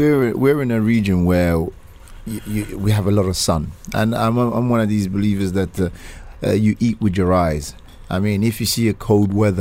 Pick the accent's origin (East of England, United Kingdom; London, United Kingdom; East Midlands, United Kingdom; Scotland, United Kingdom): London, United Kingdom; also born or lived in Nigeria / France / Greece / Spain; I grew up in London, but the heritage of Nigeria, I was born there. And then lived quite a few years in France, and moved around Europe. Lived a bit in Greece, and a little bit in Spain.